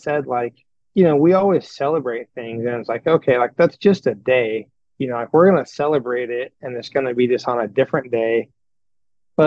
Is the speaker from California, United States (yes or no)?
yes; California, United States; Her dad had a track, and she was selling Gatorades, and I was from California